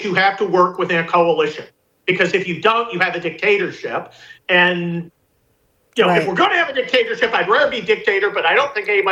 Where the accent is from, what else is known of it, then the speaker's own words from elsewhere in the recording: United States; I mean, but I'm American.